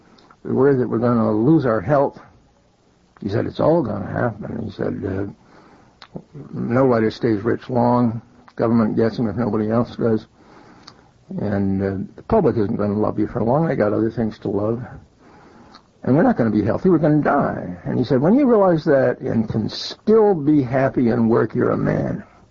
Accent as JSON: {"language": "English", "region": "Florida", "country": "United States", "tie": "born or raised there", "said": "In the first place, I was brought up in Florida, and he wasn't."}